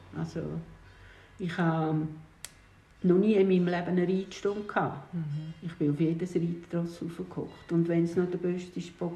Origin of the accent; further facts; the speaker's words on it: Switzerland; Ich habe gesagt, du hast eine Mami, du hast keinen Papi, aber du bist in der Schweiz gross gekommen.